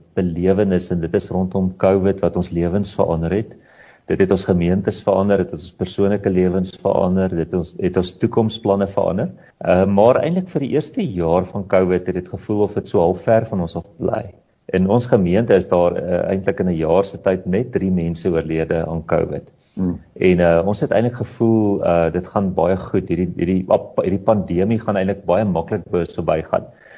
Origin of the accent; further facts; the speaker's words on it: Pretoria, Gauteng, South Africa; now in Potchefstroom, South Africa; Ek het in Pretoria groot geword